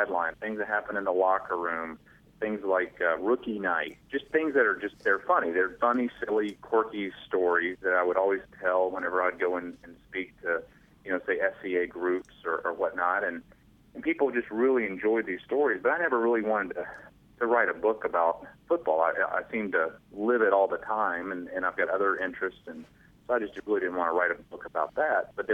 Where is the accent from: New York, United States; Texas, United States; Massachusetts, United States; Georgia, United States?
Georgia, United States; I grew up just outside of Atlanta, Georgia, and kind of in the Bible Belt. I come from a Christian family.